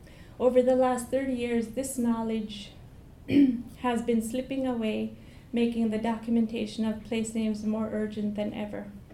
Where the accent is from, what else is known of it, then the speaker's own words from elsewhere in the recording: Togiak, Alaska, United States; I'm originally from Togak, Alaska, which is in southwest Alaska in Bristol Bay.